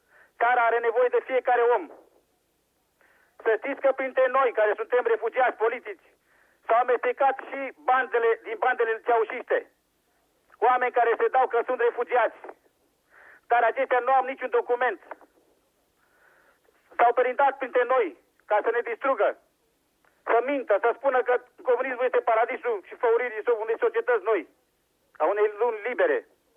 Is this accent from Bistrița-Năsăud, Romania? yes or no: no; Ploiești, Prahova, Romania; moved away as an adult; sunt originar din Ploiești